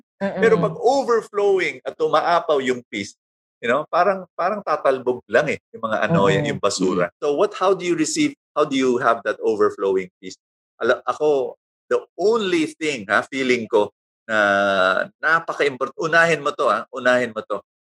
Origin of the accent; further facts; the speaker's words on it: Caloocan, Metro Manila, Philippines; born there; I was born in Caloocan.